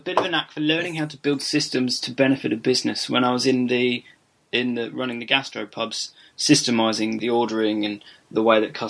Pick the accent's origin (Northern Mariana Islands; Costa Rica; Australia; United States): Australia; also born or lived in Brisbane; I've kind of travelled the world. I grew up in Australia in a very small country town, and then moved to Brisbane to go to university, and then kind of just travelled around the world.